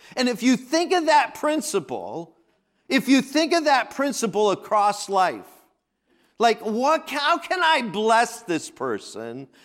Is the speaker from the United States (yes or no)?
yes; Pennsylvania, United States; we used to sell blackberries where I grew up in Pennsylvania.